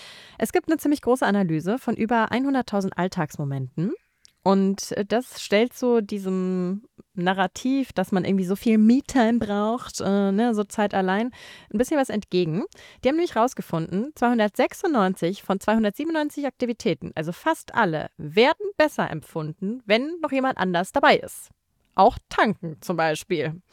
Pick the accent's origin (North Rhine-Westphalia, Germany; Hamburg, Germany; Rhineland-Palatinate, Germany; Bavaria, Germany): Bavaria, Germany; Garmisch-Partenkirchen; born there; Aber also Garmisch-Partenkirchen, meine Geburtsstadt, da wird ordentlich geschippt.